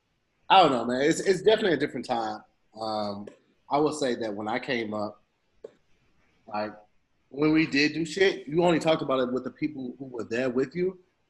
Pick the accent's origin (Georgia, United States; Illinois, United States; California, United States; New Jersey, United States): Illinois, United States; East St. Louis; Like, I grew up in East St. Louis, we had our OGs.